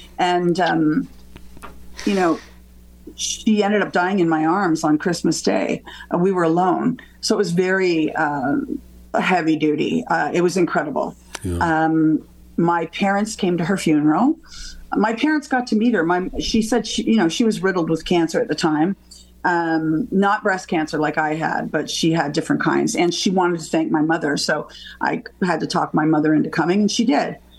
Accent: Canada; My mother was born and raised in Ireland. My father was born and raised. He went from Lithuania to London. So I'm first gen Canadian.

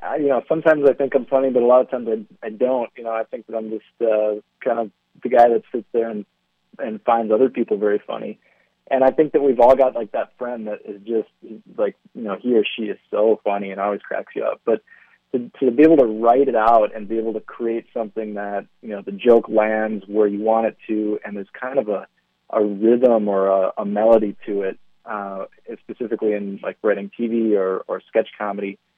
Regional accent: Bismarck, North Dakota, United States; born there; I was born in Bismarck, which is kind of right in the middle of the state.

